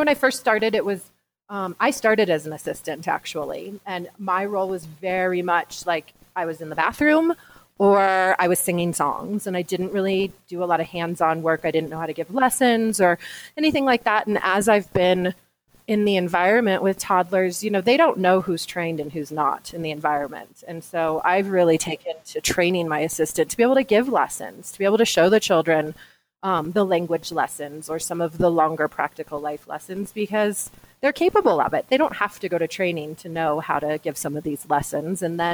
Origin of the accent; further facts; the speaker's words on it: Colorado, United States; And I grew up in Colorado, outside of Denver in the suburbs.